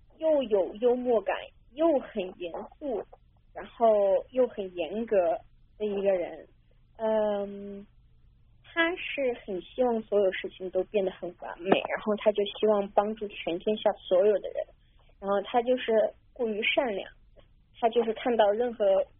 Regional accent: Beijing, China; 我虽然是在北京出生长大

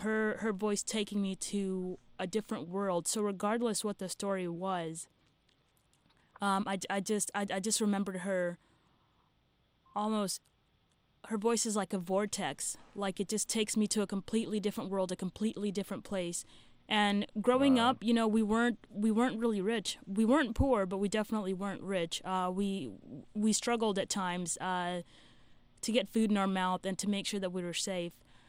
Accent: Nairobi, Kenya; I grew up in Nairobi. We also didn't have a TV.

